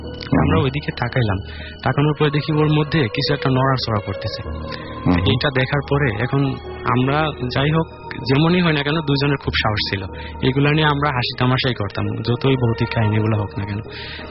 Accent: Rajbari, Dhaka Division, Bangladesh; রাজবাড়ি থেকে এসেছি।

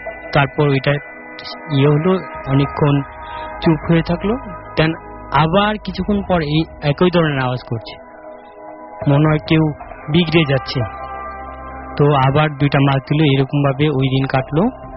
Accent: Comilla, Chittagong Division, Bangladesh; আমার দেশের বাড়ি কুমিল্লা, ওইখানে আমার গ্রাম হলো কুটুম্বপুর

